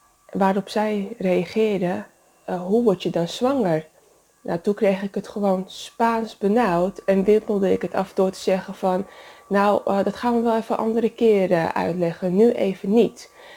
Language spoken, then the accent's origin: Dutch; Amsterdam, North Holland, Netherlands; ik ben 33 jaar, ik kom uit Amsterdam